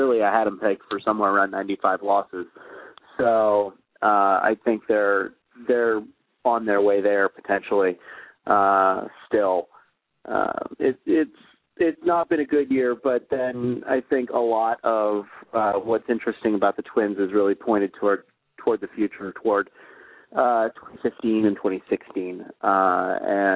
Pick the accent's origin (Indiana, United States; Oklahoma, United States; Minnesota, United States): Minnesota, United States; Minneapolis; I grew up in the Twin Cities.